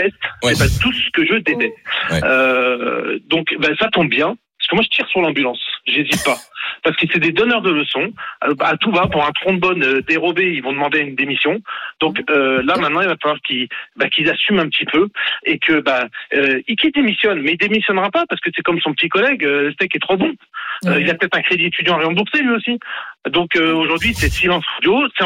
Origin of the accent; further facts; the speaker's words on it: Marseille, Provence-Alpes-Côte d'Azur, France; c'est souvent du ping-pong, surtout en tant que Marseillaise.